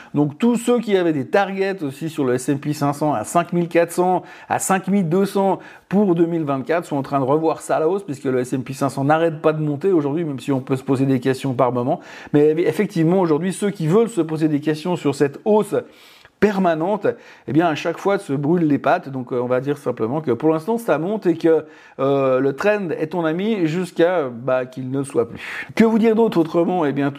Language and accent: French; Switzerland; à la fin chez nous en Suisse